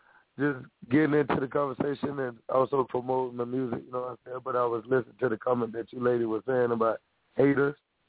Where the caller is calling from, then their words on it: Sarasota, Florida, United States; I'm calling from Sarasota, Florida.